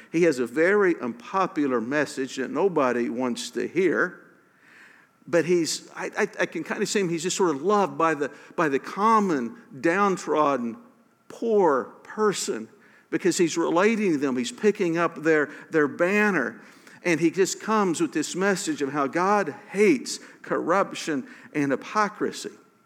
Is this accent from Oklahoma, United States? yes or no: yes; Pryor, Oklahoma, United States; I'm from Pryor, so I don't know how I could defend you all.